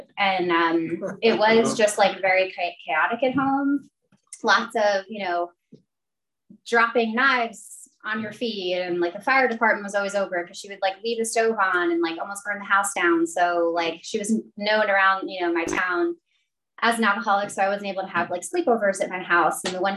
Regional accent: Long Island, New York, United States; So I am from Long Island, New York. Irish, Italian, Catholic family.

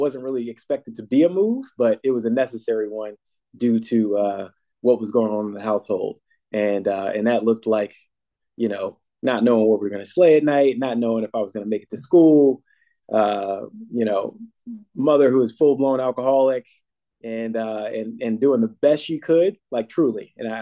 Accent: New Jersey, United States; So I was I'm from New Jersey, born there, two-parent household.

